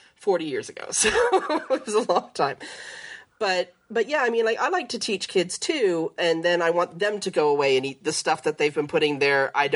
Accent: Canada; When I was a kid growing up in Canada

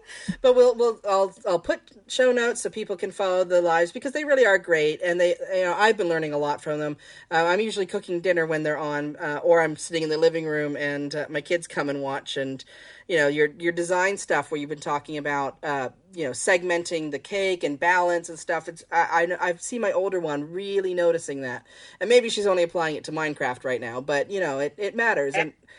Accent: Canada; also born or lived in United States; now in England; I'm married to an Australian. I'm allowed to make fun. I'm a Canadian married to an Australian who was born in New Zealand. We both lived in the US and now we live in England.

